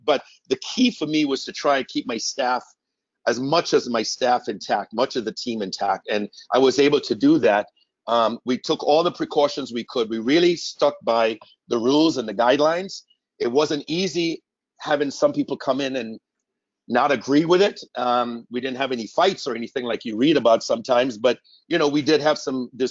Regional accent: Trinidad & Tobago; Well, I was born in Trinidad.

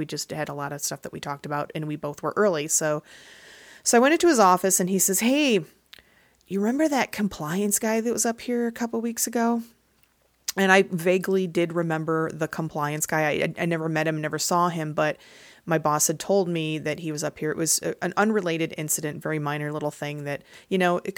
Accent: Midwest, United States; I'm from the Midwest U.S. and we say aunt, so I'm sorry if it sounds like a bug, but that's what we call ourselves.

